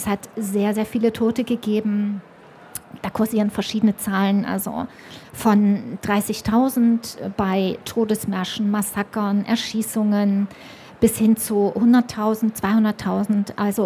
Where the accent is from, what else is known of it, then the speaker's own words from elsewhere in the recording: Naumburg, Saxony-Anhalt, Germany; also ich komme aus Naumburg